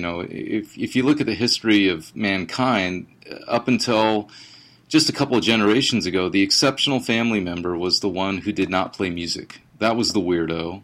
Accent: California, United States; I grew up in the suburbs of the Bay Area, you know, in what used to be a middle class neighborhood, working class neighborhood

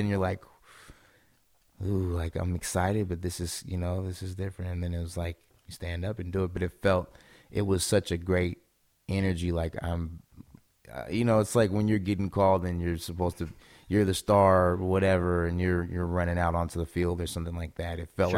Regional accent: Seattle, Washington, United States; I was all over the place, but the Central District, that's my neighborhood. I was out there. Man, we've been all over Seattle though

